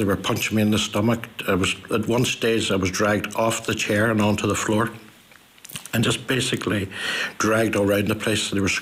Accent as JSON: {"language": "English", "town": "Derry", "region": "Northern Ireland", "country": "United Kingdom", "tie": "born or raised there", "said": "I grew up in Derry, obviously, and led, I suppose, a normal life. I don't actually remember peace in Derry."}